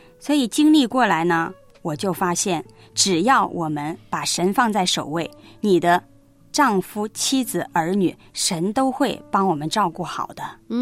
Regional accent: China; 我们中国人

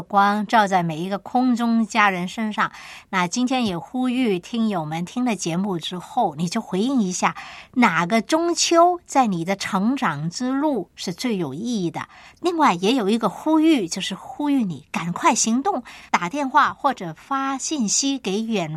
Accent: China; 因为我们中国人呢，一个家庭可以散居各地啊

